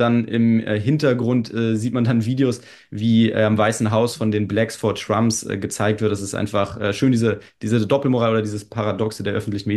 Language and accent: German; Germany; Weil wenn wir erzählt haben, ja, wir sind aus Deutschland, dann kam sowas wie, boah, bei euch funktioniert alles